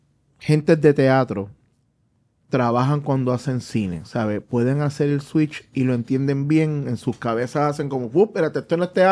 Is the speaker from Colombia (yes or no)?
no; Puerto Rico; ¡soy boricua!